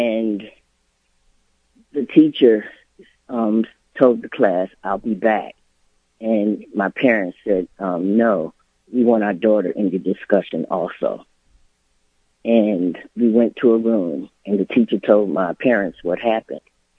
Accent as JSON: {"language": "English", "town": "Louisville", "region": "Kentucky", "country": "United States", "tie": "born or raised there", "said": "I grew up in Louisville, Kentucky, during the 60s and 70s, and in a very tight knit family."}